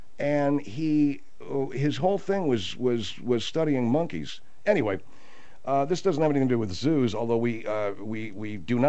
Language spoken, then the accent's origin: English; Arcadia, California, United States; I grew up in Arcadia, the home of Santa Anita Racetrack. I love thoroughbred racing, and I grew up with the belief